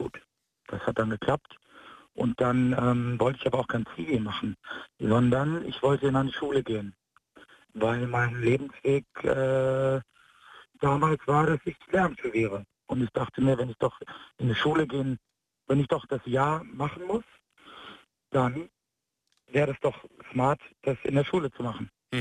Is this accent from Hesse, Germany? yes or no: yes; Frankfurt, Hesse, Germany; also ich komme aus Frankfurt, Hessen